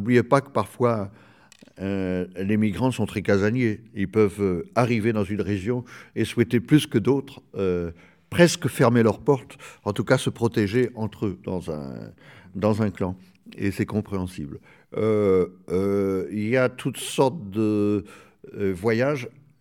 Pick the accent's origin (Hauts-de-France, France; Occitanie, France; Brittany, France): Hauts-de-France, France; Je suis du Nord